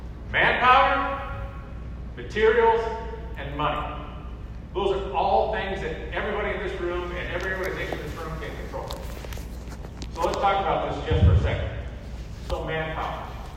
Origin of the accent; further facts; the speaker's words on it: Montana, United States; These places are scattered hundreds and hundreds of miles around my home state of Montana, Wyoming, Colorado, and North Dakota.